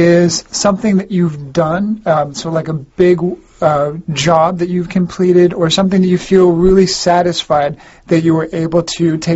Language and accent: English; Washington, United States; which is actually quite close to where I grew up in Washington State.